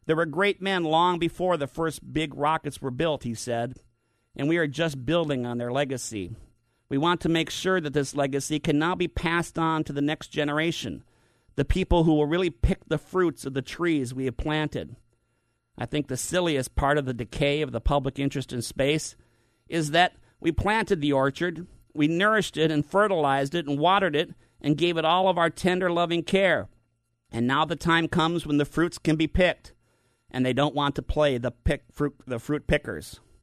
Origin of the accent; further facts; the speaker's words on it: Minnesota, United States; or at least the image of the man I grew up with in Minnesota